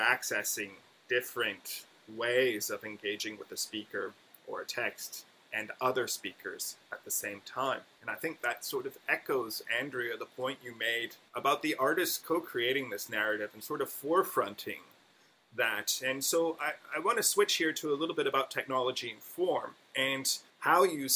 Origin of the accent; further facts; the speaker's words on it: United States; now in Canada; Again, I was raised in the United States, so my context is different there too